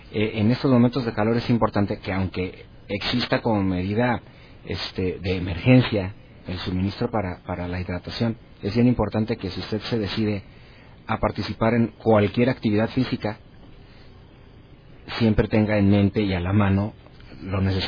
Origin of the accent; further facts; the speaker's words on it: Mexico City, Mexico; born there; now in Ciudad Juárez, Mexico; Yo no soy nacido en Ciudad Juárez, yo nací, uh-huh, en el Distrito Federal, pero, uh-huh, me siento juarense, tengo casi 20 años aquí